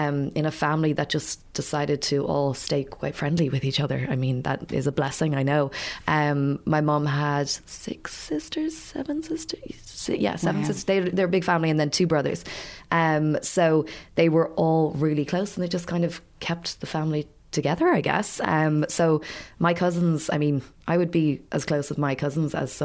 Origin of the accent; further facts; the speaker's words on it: Canada; accent: American; moved away; my accent still, I do still have a little bit of a, some people call it an American accent. It is half Canadian because I did grow up there, but I was born here. So I was born here, moved over there when I was 2.